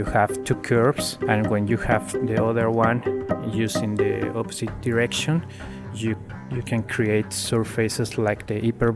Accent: Mexico City, Mexico; now in São Paulo, Brazil; I'm an artist from Mexico City, but actually I live in São Paulo, Brazil.

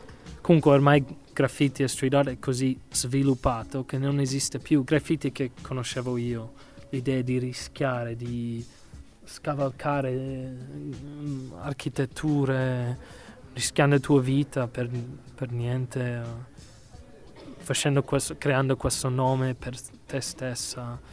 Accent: United States; Italian is a second language; now in Italy; sono un americano che ha vissuto solo 5 anni in America.

